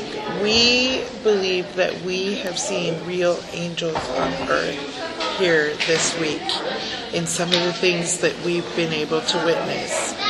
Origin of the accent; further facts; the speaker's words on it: Central Point, Oregon, United States; I am from Central Point, Oregon.